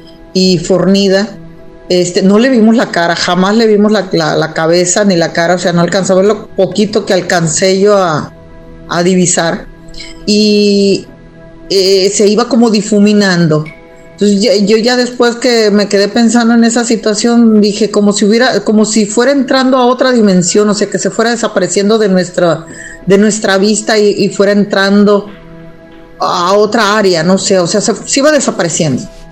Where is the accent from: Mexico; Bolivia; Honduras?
Mexico; Guaymas, Sonora; Soy de Guaymas, Sonora. Desde acá los saludo.